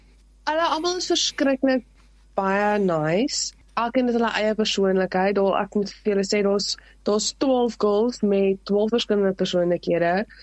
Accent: Highview, Lowveld, South Africa; also born or lived in George; now in Cape Town, South Africa; ek is oorspronklik van Highview af. Nou woon ek in die Kaapstad. Ek was in my hele laerskoolloopbaan was ek in die Laagveld gewees. En toe soos gedeelte van graad 7 in George

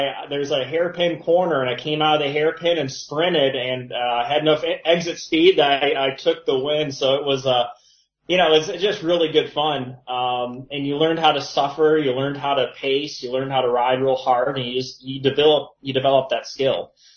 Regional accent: Michigan, United States; I grew up in Michigan, so, you know, truthfully, it's one of the swimming states, along with California, Texas, Florida.

